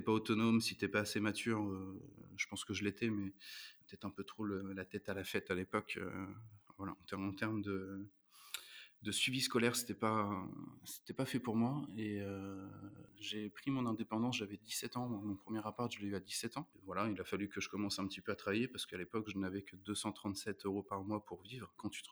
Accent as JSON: {"language": "French", "town": "Rouen", "region": "Normandy", "country": "France", "tie": "born or raised there", "said": "j'ai 34 ans. Je suis né à Rouen, j'ai grandi à Rouen. Je suis issu d'une famille assez populaire."}